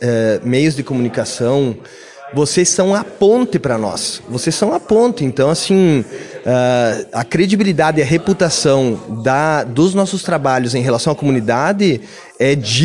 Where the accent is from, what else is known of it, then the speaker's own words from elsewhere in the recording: Argentina; Portuguese is a second language; now in Brazil; Eu vi que, como argentino, eu tenho o poder do tempo, né?